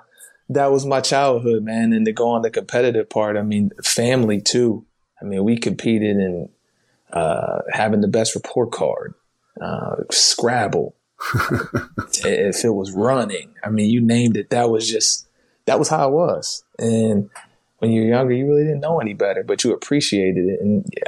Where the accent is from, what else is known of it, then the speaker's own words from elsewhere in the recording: Reynoldsburg, Ohio, United States; I grew up in the Midwest, so very similar to where you are, right in the Columbus area. So I grew up in an area right outside of Columbus, Ohio, called Reynoldsburg.